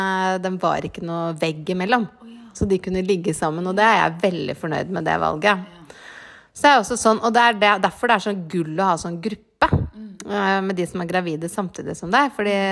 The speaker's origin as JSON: {"language": "Norwegian", "region": "Oslo", "country": "Norway", "tie": "born there", "said": "Jeg er født jo på Riksen"}